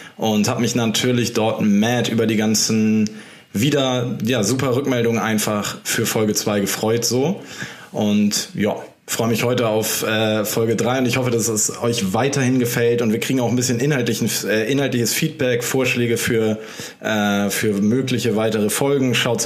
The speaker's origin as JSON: {"language": "German", "country": "Portugal", "lives_now": "Hamburg, Germany", "said": "Ich war in Portugal, ja, meine Heimat."}